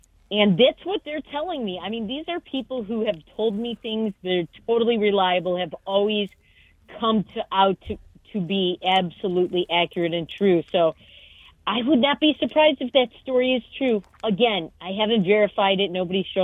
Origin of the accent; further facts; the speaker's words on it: Detroit, Michigan, United States; And, you know, I'm from Detroit, and we used to produce Dodges here, so I know what a Dodge is.